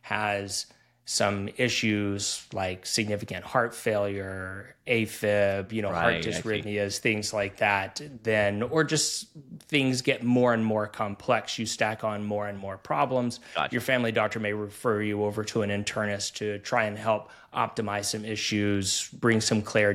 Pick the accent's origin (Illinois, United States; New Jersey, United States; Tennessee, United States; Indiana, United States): Tennessee, United States; also born or lived in New Orleans; so I was born and raised in Tennessee. I went to the University of Tennessee for undergrad